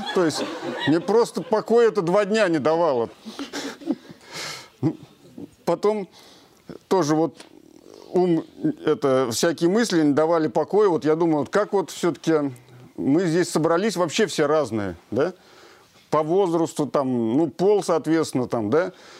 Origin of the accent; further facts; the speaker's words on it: Nizhny Novgorod, Nizhny Novgorod Oblast, Russia; я из Нижнего Новгорода.